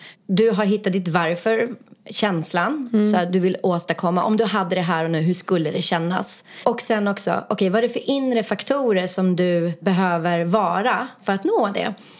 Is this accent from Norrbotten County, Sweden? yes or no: yes; Luleå, Norrbotten County, Sweden; now in Stockholm, Sweden; jag är från Luleå